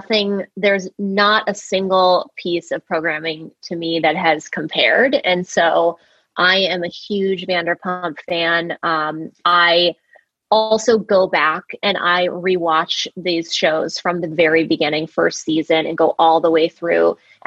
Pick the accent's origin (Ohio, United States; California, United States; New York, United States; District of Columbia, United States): California, United States; born there; I was born in Orange County. A lot of them remind me of like family members.